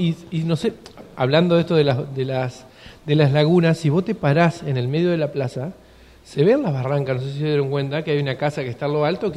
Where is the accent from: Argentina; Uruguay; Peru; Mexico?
Argentina; Mi barrio natal es el de Suburbio Sur.